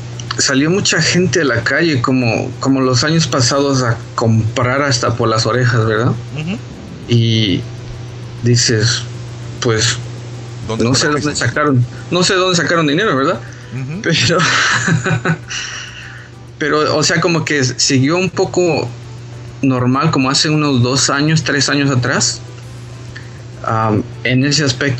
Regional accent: Mexico City, Mexico; born there; yo nací en la Ciudad de México, mi esposa es de Puebla, y mi papá es de Puebla, y siempre íbamos a Puebla

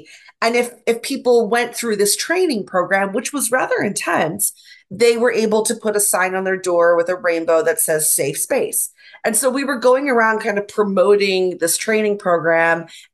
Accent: Ireland; I'm also Irish, so come on.

